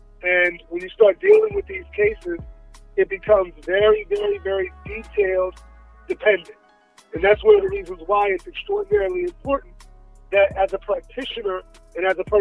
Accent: New York, United States; also born or lived in Florida; now in Atlanta, United States; No, I'm from New York.

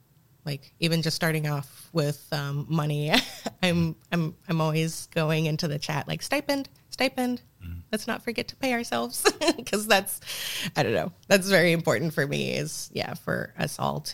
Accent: Portland, Oregon, United States; a club that's been around forever and I've never been to, and I'm born and raised in Portland.

